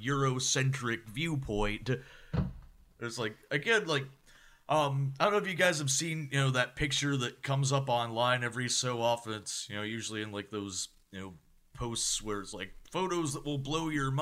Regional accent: West Virginia, United States; if I hadn't grown up in West Virginia, I might actually be doing OxyContin now.

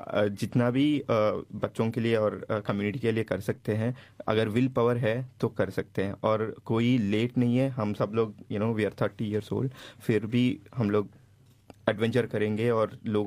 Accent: India; moved away as an adult; ہم انڈیا میں پیدا ہوئے ہیں, وہاں پہ پڑھ کے یہاں پہ پڑھنے کے لیے آ کے تھوڑا اپرچونیٹی, ابھی یہاں پہ کام کر رہے ہیں

